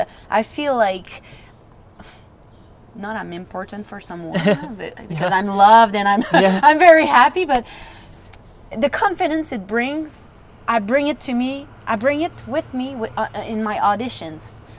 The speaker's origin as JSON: {"language": "English", "country": "Canada", "accent": "French Canadian", "second_language": "English", "said": "I don't speak like a French Canadian because it's lovely, but Americans don't want it."}